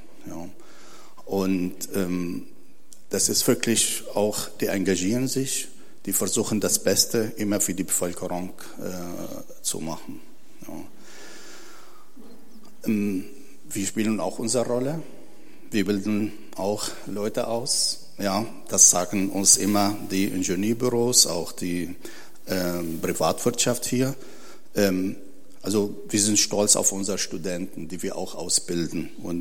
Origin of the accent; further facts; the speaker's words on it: Syria; German is a second language; now in Rostock, Germany; ich stamme aus Syrien, aber ich lebe schon mehr als 30 Jahre hier in Rostock.